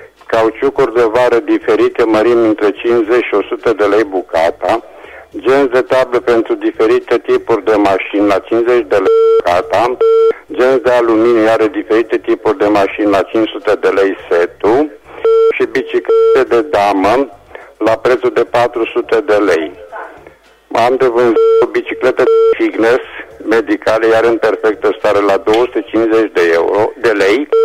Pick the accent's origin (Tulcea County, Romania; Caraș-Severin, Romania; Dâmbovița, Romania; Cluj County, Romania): Caraș-Severin, Romania; Reșița; tot sunt din Reșița